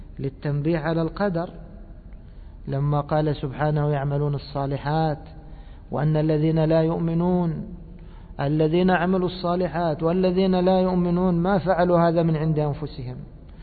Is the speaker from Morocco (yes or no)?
no; Egypt; وإحنا نسميه عندنا في مصر إيش؟